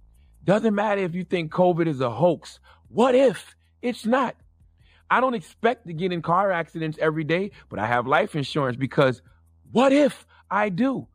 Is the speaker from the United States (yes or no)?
yes; United States; I'm just American. And I accept it. I understand it. This is the country that we live in.